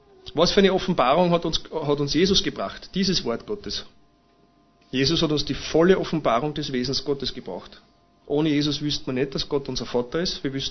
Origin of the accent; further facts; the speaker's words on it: Vienna, Austria; Ich bin in Wien geboren und aufgewachsen.